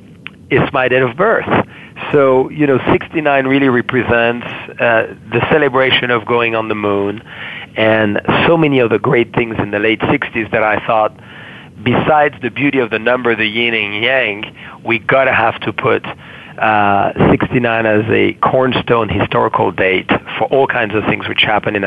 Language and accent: English; Bourgogne-Franche-Comté, France; English is a second language; As I come from Burgundy originally